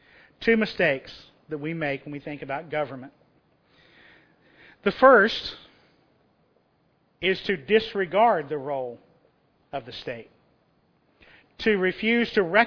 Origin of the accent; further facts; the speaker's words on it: United States; Part of the reason I don't like it is because I'm an American. I live in the land of the free and the home of the brave.